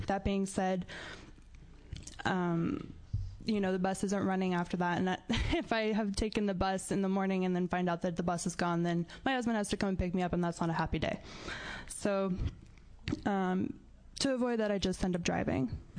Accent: Oregon, United States; I'm a student from Southern Oregon University. So I've lived in the Valley my entire life. As a child, I grew up on a farm that was so far out in the boonies, it was 45 minutes just to get to the outskirt of town.

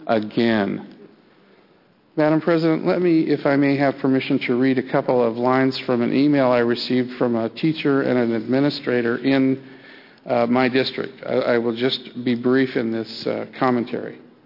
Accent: Bend, Oregon, United States; I grew up in Bend when it was a small community. My parents were teachers in Bend for 30 years.

